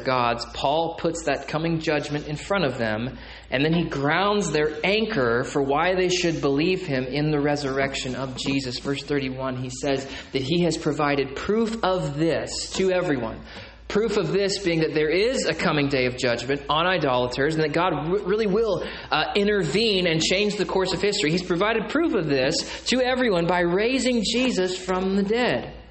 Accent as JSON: {"language": "English", "town": "Tonkawa", "region": "Oklahoma", "country": "United States", "said": "Because we're from Tonkawa, right?"}